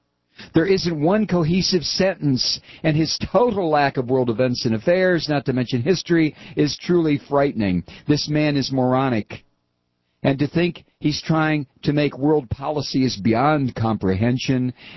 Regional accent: Egypt; I'm also from Egypt, and I aspire to one day go back there and join Egyptian politics.

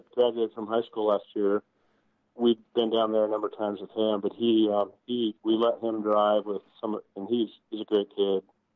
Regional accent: Montana, United States; I grew up in Montana with a family that, my parents were both great readers

